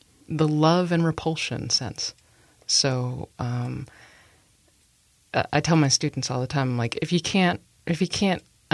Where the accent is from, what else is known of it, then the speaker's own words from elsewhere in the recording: Annandale, Virginia, United States; where I grew up in Annandale. My mom is from the Philippines